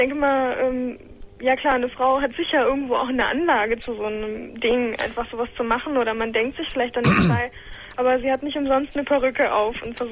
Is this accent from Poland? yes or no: yes; Silesian Voivodeship, Poland; born there; Ich bin geboren in Polen.